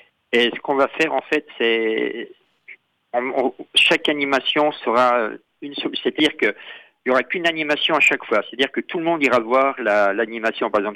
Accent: Grand Est, France; Alors, en fait, moi, je viens des Vosges.

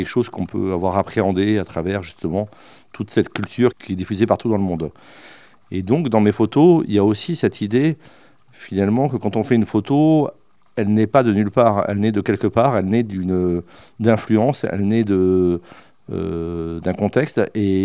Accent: Toulouse, Occitanie, France; je suis originaire de Toulouse et je suis photographe

